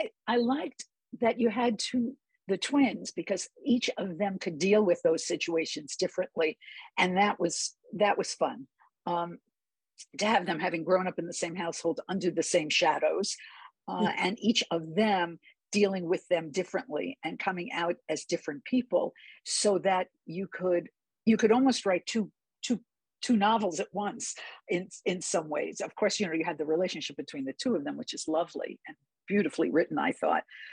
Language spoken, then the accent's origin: English; New York City, New York, United States; also born or lived in Boston; now in Bay Area, United States; I grew up in New York City, and even though I lived in Boston, I lived in the Boston suburbs that were perfectly welcoming to Jewish communities. And then I moved to the Bay Area of California.